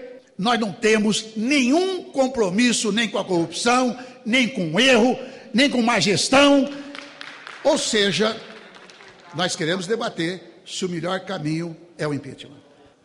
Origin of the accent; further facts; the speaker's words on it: Serra Azul, São Paulo, Brazil; Na minha terra, Serra Azul, dizem que o pior cego é aquele que não quer ver.